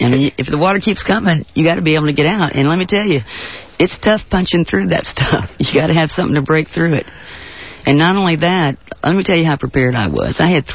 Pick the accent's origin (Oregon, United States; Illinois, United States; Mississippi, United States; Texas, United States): Mississippi, United States; Gulfport; You know, I grew up in Gulfport, Mississippi, so everybody had an axe or a hatchet in their attic.